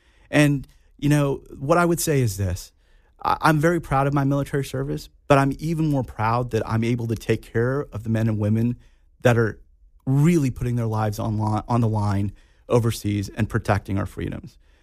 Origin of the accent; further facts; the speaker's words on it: Manhattan, Kansas, United States; also born or lived in India; Kansas, I mean, I came here to Manhattan, Kansas, actually, when I was about 5 years old. You know, I grew up in Manhattan.